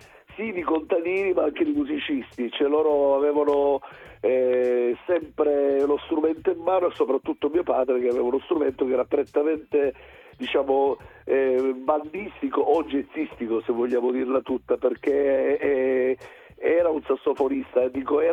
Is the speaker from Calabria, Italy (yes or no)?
no; Sicily, Italy; io sono ovviamente, come tanti sanno, sono della East Coast, non sono della West Coast, della Sicilia